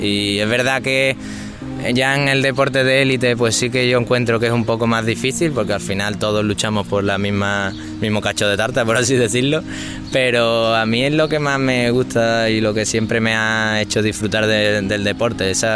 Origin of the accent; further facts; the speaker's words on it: Seville, Andalusia, Spain; soy de aquí de Sevilla